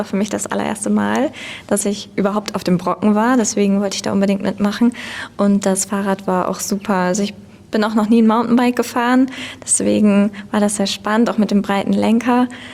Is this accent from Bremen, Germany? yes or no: yes; Bremen, Germany; Ich komme aus der Nähe von Bremerhaven